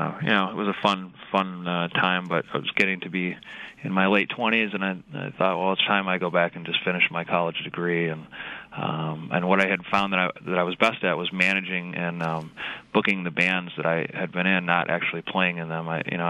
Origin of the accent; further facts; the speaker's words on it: Grand Rapids, Michigan, United States; moved away as an adult; Well, I grew up in Grand Rapids, but at the age of 20, I dropped out of Michigan State